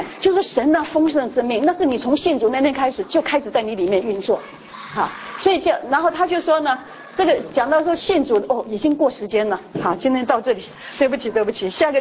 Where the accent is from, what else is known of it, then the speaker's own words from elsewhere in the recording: Taiwan; 我们台湾人哈